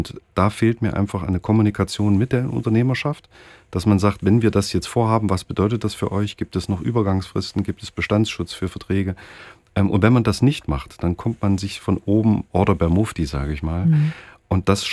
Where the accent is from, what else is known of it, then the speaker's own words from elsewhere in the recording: Weißenfels, Saxony-Anhalt, Germany; born there; ich komme gebürtig aus Weißenfels, ist vielleicht für die Einordnung auch wichtig.